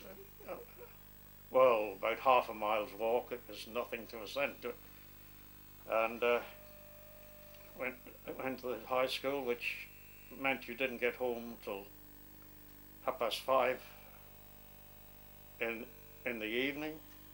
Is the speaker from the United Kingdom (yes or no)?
yes; United Kingdom; I was born in Ballymadrill, Arbury. I went to Arbury School. We moved from that down into the village itself